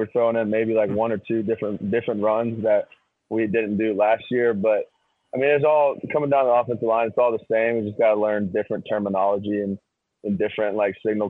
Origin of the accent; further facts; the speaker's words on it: Georgia, United States; being a Georgia center, and growing up in Georgia, I've watched him play too